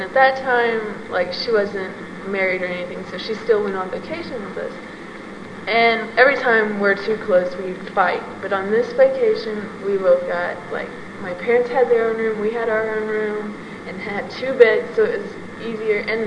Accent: Springfield, Missouri, United States; I was born in Springfield, Missouri, but my parents lived out in the country, and I really enjoyed growing up there because we didn't really have a lot of people around.

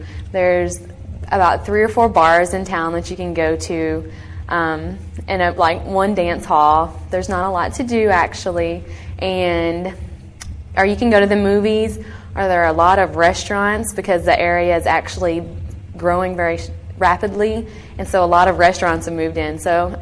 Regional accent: Texarkana, Texas, United States; I'm from Texarkana, Texas. It is a small town up in northeast Texas. I was born and raised there in the area.

